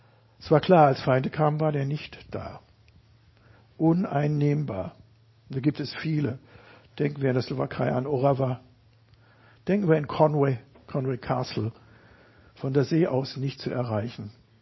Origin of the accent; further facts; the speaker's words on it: Baden-Württemberg, Germany; ich bin in der Rheinebene groß geworden